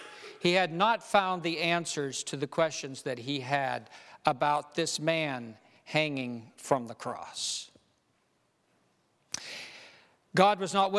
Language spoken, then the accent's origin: English; Ethiopia; moved away; I grew up in Ethiopia. And when we immigrated, we were Seventh-day Adventists in Ethiopia, my family.